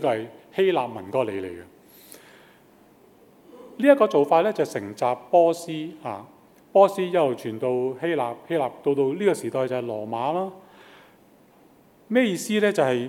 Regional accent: China; 或者我們中國人講就是以德報怨

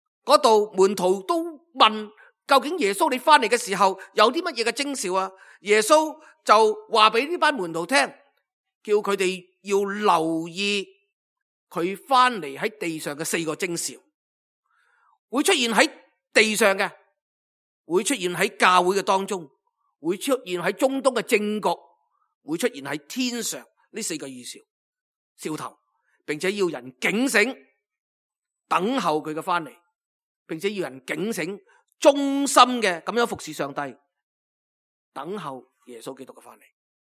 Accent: China; 今日是我们中国人农历最后的一日

